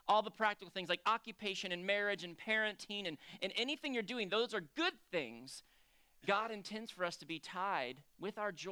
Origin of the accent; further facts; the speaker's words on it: Florida, United States; I grew up in South Florida. That's where Jerusha and I met.